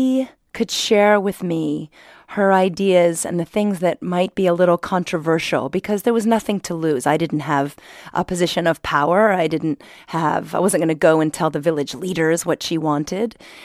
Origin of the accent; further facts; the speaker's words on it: Granville, Ohio, United States; It just felt so important that the people in my hometown of Granville, Ohio, got to meet her, and she came.